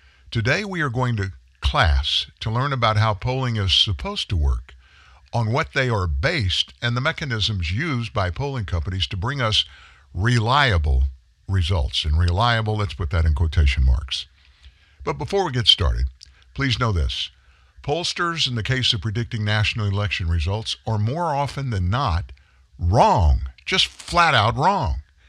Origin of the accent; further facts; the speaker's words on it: the South, United States; We're from the South, and sometimes we're prone to say, hey, how are your mom and them?